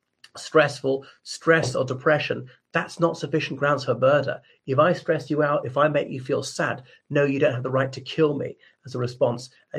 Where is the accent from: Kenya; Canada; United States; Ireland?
Ireland; o everybody … from Ireland.